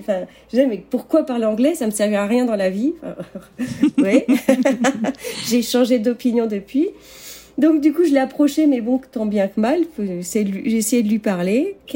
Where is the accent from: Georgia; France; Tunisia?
France; Rennes, Brittany; now in Las Vegas, United States; j'ai 40 ans, j'habite à Las Vegas. À l'origine, je suis de Bretagne, de Rennes.